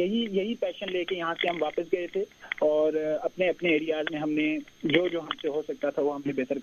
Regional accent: Azad Kashmir, Pakistan; کیونکہ میرا تعلق آزاد کشمیر سے ہے

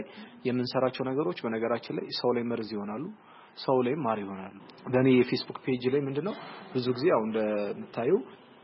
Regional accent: Bahir Dar, Amhara, Ethiopia; ተወልጄ ያደኩት ባህር ዳር ከተማ ነው። የምኖረው ባህር ዳር ከተማ ነው።

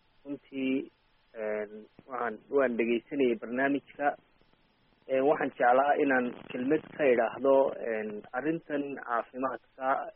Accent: Burao, Togdheer, Somalia; born there; marka aan dalkii ku noqday inta badan magaalada Burco oo aan halkaa aan ku dhashay ah iyo deegaanada ku egaaran

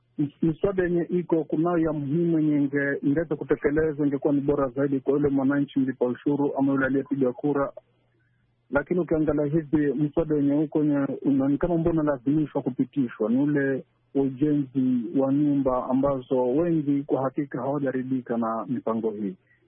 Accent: Bamba, Kilifi County, Kenya; now in Mombasa, Kenya; natokea maeneo ya Bamba, Kilifi County, lakini kwa sasa natendia idara nikiwa ama natoa maoni yangu nikiwa Mombasani, pwani mwa Kenya.

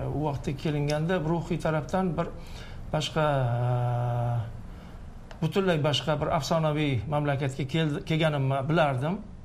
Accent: Tashkent, Uzbekistan; Toshkentda shunaqa muhitda katta bo'lganman o'zi.

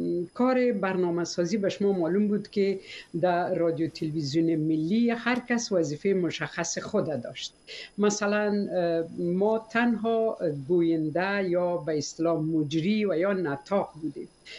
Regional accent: Afghanistan; moved away as an adult; also born or lived in Tashkent; now in United States; ما امرای خدا بیامرز شوهرم و چهار دختر عزیزم سال 1992 از افغانستان برآمدیم و آمدیم تاشکند. مدت 14 سال در تاشکند زندگی کردم. بعد از او سال 2004 با اساس ازی که پناهنده سیاسی بودیم آمدم امریکا.

